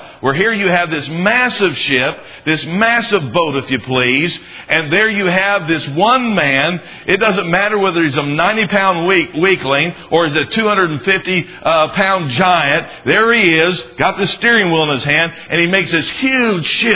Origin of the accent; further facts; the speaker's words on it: Augusta, Georgia, United States; I can remember when we were growing up in Augusta, Georgia. I guess when my dad was in the military, that was the place that we lived at the longest. We lived there for about 6.5 years.